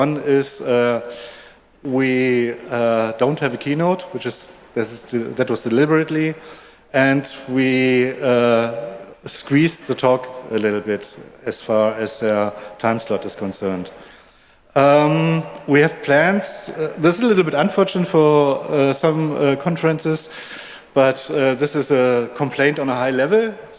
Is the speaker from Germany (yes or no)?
yes; Hamburg, Germany; I'm from Hamburg